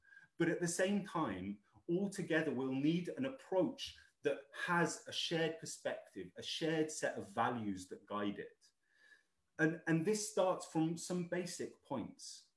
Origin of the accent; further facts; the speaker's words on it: Hong Kong; born there; I myself was born in Hong Kong, a colony, because of the work that my dad was doing there.